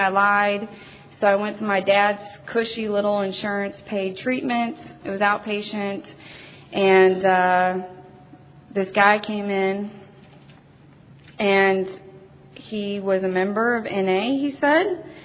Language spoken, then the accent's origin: English; Missouri, United States; now in Sweden; I'm originally not from Sweden. I'm from Missouri.